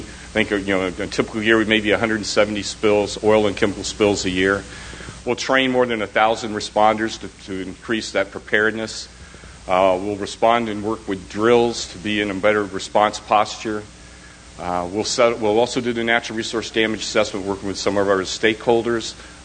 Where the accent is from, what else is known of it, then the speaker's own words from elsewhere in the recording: Louisiana, United States; moved away; This is my home, Louisiana, and born and raised in Louisiana for 13 years.